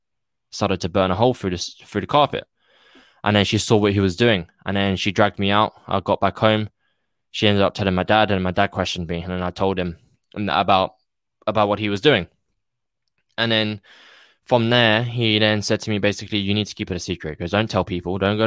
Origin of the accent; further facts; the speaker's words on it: London, United Kingdom; So for me, my story is I'm a Londoner. I come from people call it a broken home. So my mum left when I was 4.